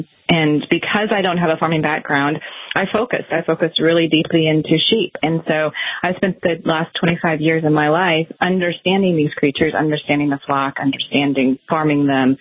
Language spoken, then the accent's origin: English; Midwest, United States; born there; So because I'm not from an agricultural background, even though I was born in the Midwest, my family was in contracting